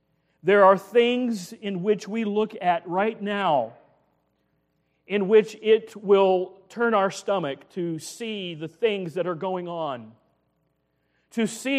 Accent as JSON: {"language": "English", "country": "United States", "said": "I am thankful that I am an American."}